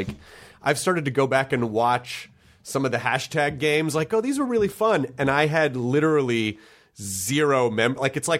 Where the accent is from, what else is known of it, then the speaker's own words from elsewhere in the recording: Memphis, Tennessee, United States; also born or lived in Kentucky / Denver / Florida; now in Los Angeles, United States; Yes, I was born in Kentucky, but I always say I'm from Tennessee because I spent a considerable chunk of my childhood there.